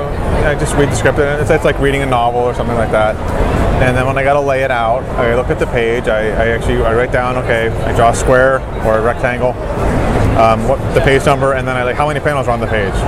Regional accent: Texas, United States; Oh, I'm from Texas, so it's hotter there right now, but there's not usually as much humidity.

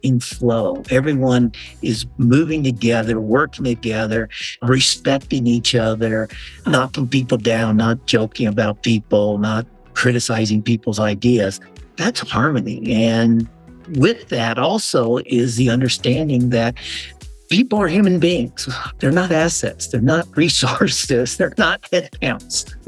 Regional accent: Las Vegas, Nevada, United States; I grew up in Las Vegas, another desert climate. I went to University of Nevada, Las Vegas.

